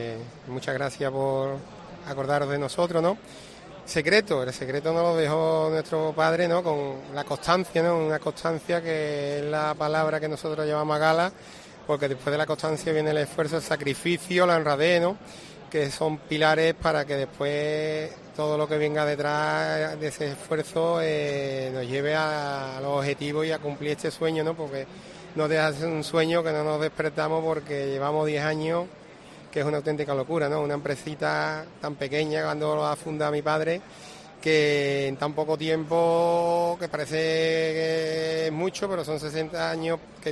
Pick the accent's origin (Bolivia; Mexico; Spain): Spain; Andalusia; Nosotros somos andaluces, tenemos que potenciar Andalucía, darle valor a nuestra tierra